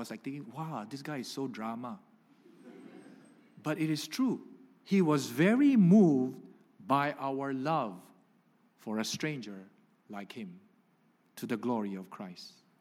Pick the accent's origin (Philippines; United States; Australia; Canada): Philippines; And because I have a Spanish surname, gives away that I am a Filipino.